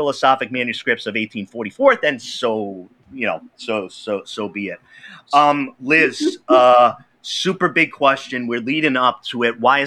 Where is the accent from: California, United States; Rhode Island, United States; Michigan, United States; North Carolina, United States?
Rhode Island, United States; Pawtucket; I grew up in Pawtucket, Rhode Island, and which is the birthplace of the Industrial Revolution in the United States